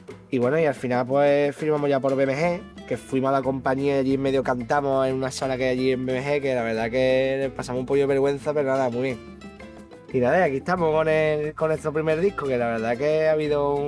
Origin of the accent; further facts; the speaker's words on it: Cádiz, Andalusia, Spain; dando más a esa raíz andaluza, pues somos de Cádiz.